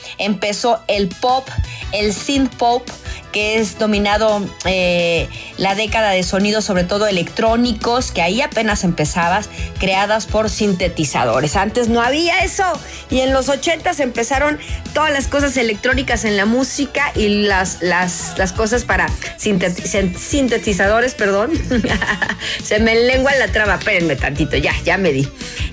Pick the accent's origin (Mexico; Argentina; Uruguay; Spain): Mexico; Y sobre todo nobles y bondadosos como somos los mexicanos.